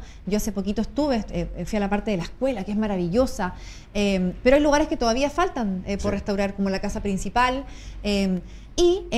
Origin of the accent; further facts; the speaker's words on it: Santiago, Santiago Metropolitan Region, Chile; Y esa es una experiencia que yo soy santiaguina, que yo no vivo